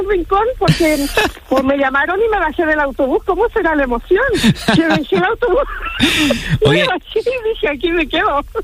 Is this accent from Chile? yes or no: yes; Chile; now in Spain; De Chile.